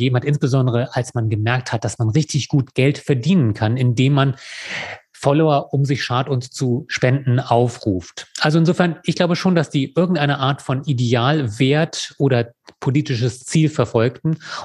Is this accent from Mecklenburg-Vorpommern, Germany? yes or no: no; Lower Saxony, Germany; born there; Und jetzt sehe ich auch nicht so richtig biodeutsch aus, obwohl ich gebürtiger Niedersachse bin.